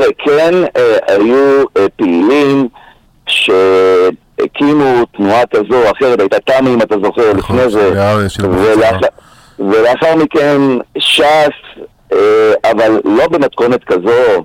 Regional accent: Ra'anana, Central District, Israel; קריית שרת של שנות ה-70 וה-80, זה השנים שאני גדלתי שם, הייתה בעצם מחוז נפרד לגמרי. זאת אומרת, זה לא היה רעננה, זה היה בפריפריה בתוך עיר מרכזית ואפילו מסגשגת.

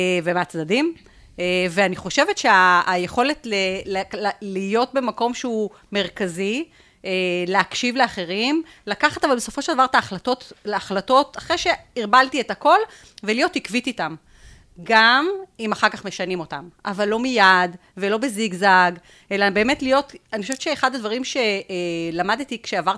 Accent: Jerusalem, Jerusalem District, Israel; אני ירושלמית גאה

